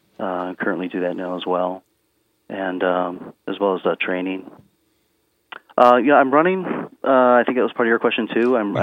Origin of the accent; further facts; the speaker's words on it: Rockford, Illinois, United States; I grew up in Rockford, Illinois. I was born in 1969. My parents moved to the Midwest from Pennsylvania in the 50s. Rockford and the Midwest was booming back then.